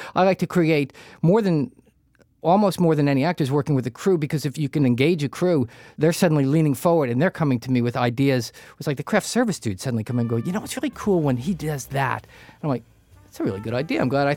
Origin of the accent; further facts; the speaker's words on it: New Jersey, United States; No, I grew up in Jersey. We went down the Jersey Shore for 1 week